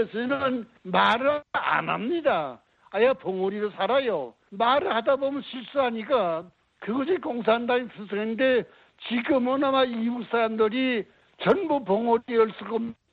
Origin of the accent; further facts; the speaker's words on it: North Korea; moved away; 저도 북한에서 온 사람인지라